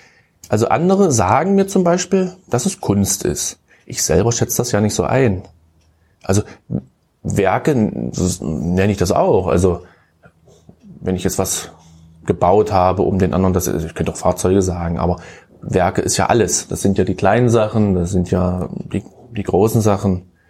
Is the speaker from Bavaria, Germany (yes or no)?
no; Köthen, Saxony-Anhalt, Germany; born there; Also ich bin gebürtiger Köthen, obwohl das hört man vielleicht nicht so.